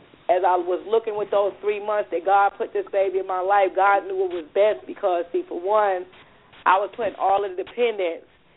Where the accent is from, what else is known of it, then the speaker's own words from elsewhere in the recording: New York City, New York, United States; now in North Carolina, United States; Oh, Sierra … I'm still on the line from North Carolina. I'm originally born and bred in New York City as well.